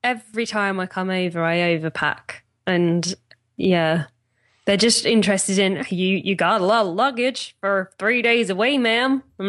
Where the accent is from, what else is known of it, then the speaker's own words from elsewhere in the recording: United Kingdom; I'm British. British. I don't have any of these wonderful things.